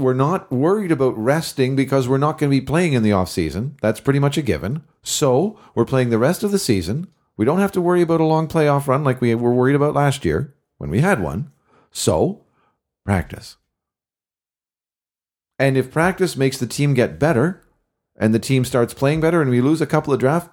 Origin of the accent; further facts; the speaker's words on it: Canada; We're Canadian.